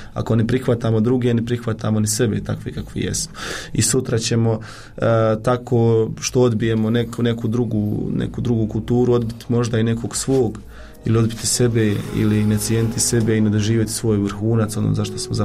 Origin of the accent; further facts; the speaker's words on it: Miljevina, Republika Srpska, Bosnia & Herzegovina; Ja sam iz Foče, to jest iz Miljevine kod Foče, imam 23 godine, apsolvent sam na Poljoprivrednom fakultetu Univerziteta u Istočnom Sarajevu